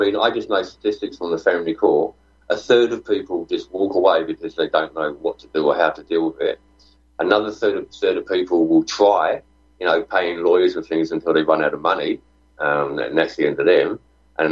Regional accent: London, United Kingdom; I'm actually from the UK. I'm from London.

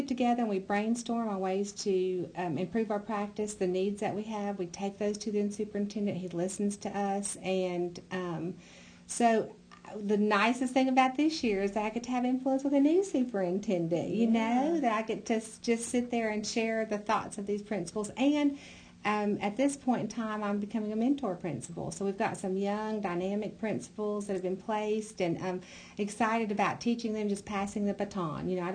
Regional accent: United States; I also learned that I love being in my hometown. I love being in Haywood County.

